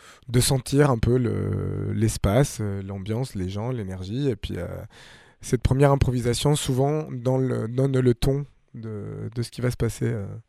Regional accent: Colombia; moved away as an adult; now in France; je suis venu en France parce que j'étais très attiré par la musique classique contemporaine au moment où je suis parti de Colombie

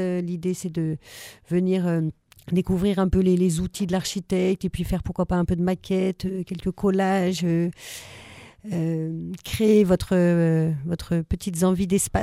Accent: Grenoble, Auvergne-Rhône-Alpes, France; Au départ, moi, je viens de Grenoble.

